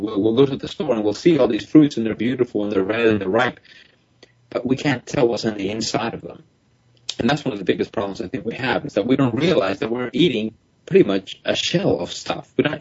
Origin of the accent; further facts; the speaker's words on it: Colombia; When we grew up in this country, I'm from Colombia. As I started growing up in this country